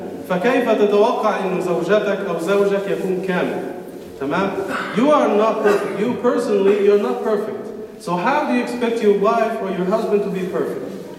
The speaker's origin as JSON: {"language": "Arabic", "country": "Egypt", "said": "هي نقطة بيقولوها عندنا في مصر"}